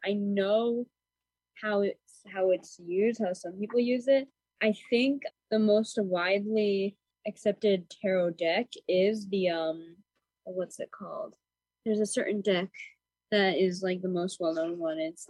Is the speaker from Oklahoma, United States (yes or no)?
no; Hudson, New York, United States; I am also from Hudson.